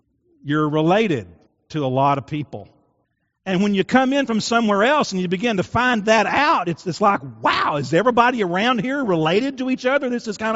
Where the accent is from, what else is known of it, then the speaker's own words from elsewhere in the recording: Kirksey, Kentucky, United States; But I actually was born and raised in Murray in a little town called Kirksey. I grew up on Kirksey Highway, 299, halfway between Stella and Kirksey.